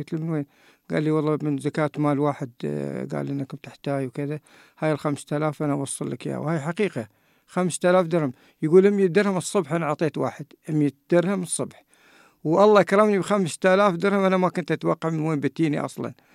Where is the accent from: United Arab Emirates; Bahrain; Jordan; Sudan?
United Arab Emirates; نحن مجتمع إماراتي